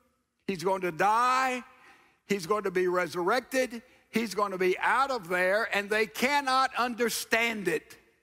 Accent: Laurel, Mississippi, United States; That's about the distance from here to my hometown of Laurel, Mississippi.

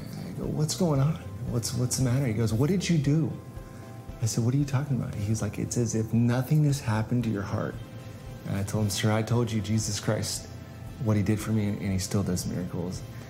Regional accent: California, United States; now in The Colony, United States; And we are from California, and we currently live in The Colony, Texas.

